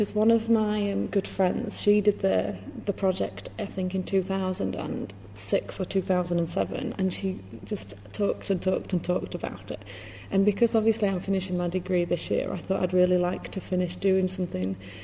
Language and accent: English; Sheffield, Yorkshire and the Humber, United Kingdom; I'm from Sheffield and I'm a fourth year modern languages student studying German and Spanish.